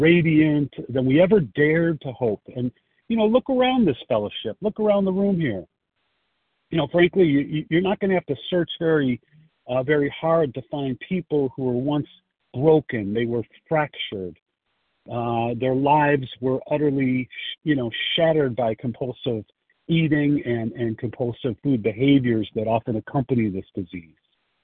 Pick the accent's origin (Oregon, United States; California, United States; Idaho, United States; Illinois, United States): Illinois, United States; Chicago; I'm from Chicago